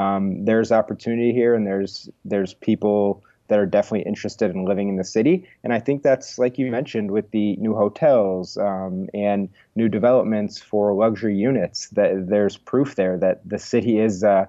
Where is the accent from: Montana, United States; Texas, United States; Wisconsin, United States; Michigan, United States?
Wisconsin, United States; Milwaukee; moved away as an adult; I grew up in Milwaukee and lived there for first 18 years of my life.